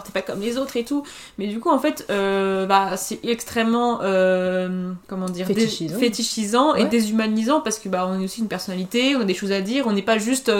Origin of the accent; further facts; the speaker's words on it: Cesson-Sévigné, Brittany, France; J'ai grandi à Cesson-Sévigné, voilà.